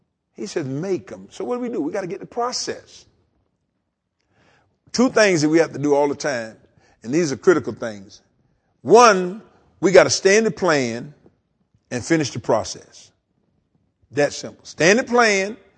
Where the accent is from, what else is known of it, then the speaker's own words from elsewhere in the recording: the South, United States; I grew up in the South. My grandmother had a big old hot tub that she used to put out in the backyard